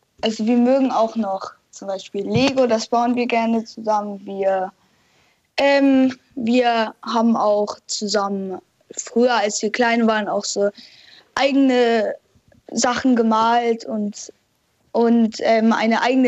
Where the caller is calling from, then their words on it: Munich, Bavaria, Germany; also born or lived in Hamburg; Wir sind jetzt vor ein paar Monaten nämlich umgezogen aus Hamburg.